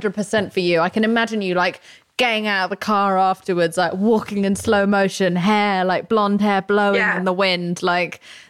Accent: England, United Kingdom; As an English person

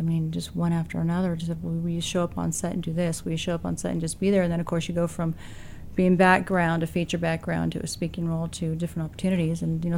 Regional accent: Long Beach, California, United States; I was born in Long Beach, California. So okay. I've lived here in Southern California. Oh, not here, but I lived in Southern California for most of my life.

